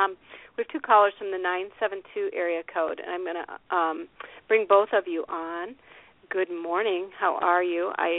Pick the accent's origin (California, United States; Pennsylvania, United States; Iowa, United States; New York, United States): Iowa, United States; Yeah, my first exposure to that, again, was through my parents back in Iowa, because I was raised mostly in Iowa.